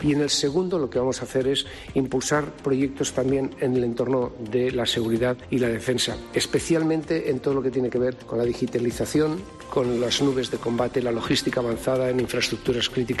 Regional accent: Córdoba, Andalusia, Spain; habiendo sido formado en Córdoba y siendo cordobés, está en otros lugares, que vuelvan a Córdoba

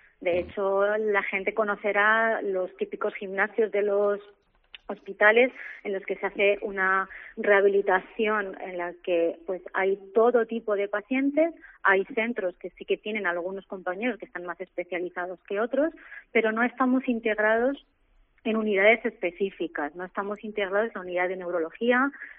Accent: Segovia, Castile and León, Spain; now in Seville, Spain; Y todo el mundo sabe que yo no soy de Sevilla, que soy de Segovia.

